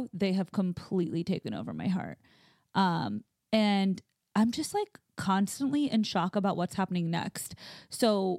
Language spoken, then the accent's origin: English; Pakistan; We're Pakistani.